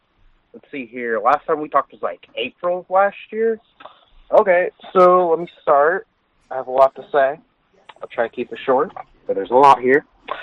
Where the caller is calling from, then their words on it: Oklahoma, United States; from Oklahoma.